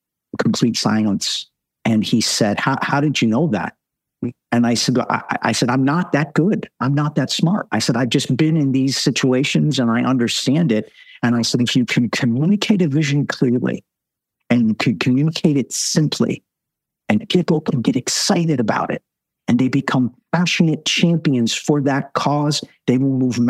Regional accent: New Jersey, United States; And I grew up in New Jersey. I talk a lot, and I totally get that.

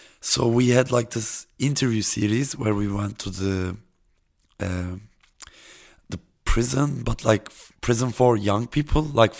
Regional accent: Istanbul, Turkey; now in Berlin, Germany; I grew up in Istanbul, it will always be my first love.

